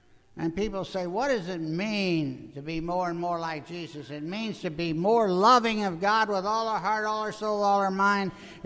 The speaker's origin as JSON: {"language": "English", "region": "Missouri", "country": "United States", "tie": "born or raised there", "said": "because I grew up in Missouri, and I said, \"You got to show me.\" But my real home is not Missouri either."}